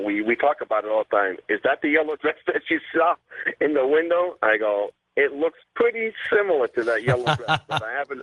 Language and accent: English; Great Neck, New York, United States; Now, I was originally born and raised in Great Neck, Long Island, New York, okay?